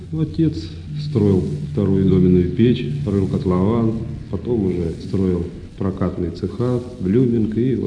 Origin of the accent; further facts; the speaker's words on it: Magnitogorsk, Chelyabinsk Oblast, Russia; Я коренной магнитогорец. Родители мои вот приехали сюда в самом начале строительства магнитки в 1931 году.